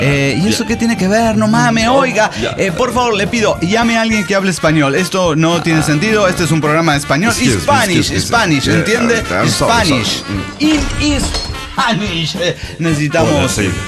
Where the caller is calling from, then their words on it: Mérida, Yucatán, Mexico; de Mérida, Yucatán.